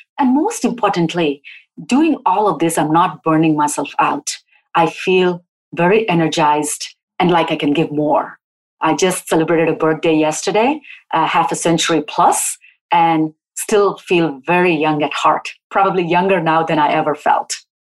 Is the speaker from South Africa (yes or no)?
no; South India, India; born there; As a kid, I was born in South India in a nice family, cozy, small family with large friends and extended family.